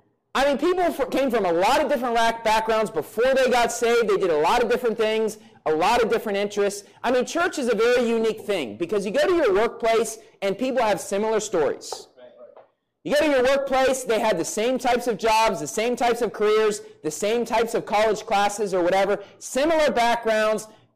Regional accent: Bridgeport, United States; I remember growing up in Bridgeport

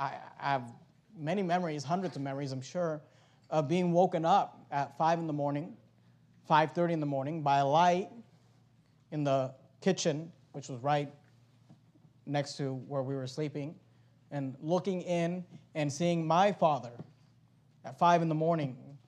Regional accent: California, United States; when I was growing up, we grew up in the Bay Area, and we were poor.

